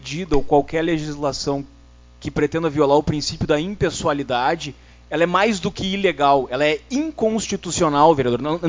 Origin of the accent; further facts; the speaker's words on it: Santa Maria, Rio Grande do Sul, Brazil; Eu sou de Santa Maria, enfim.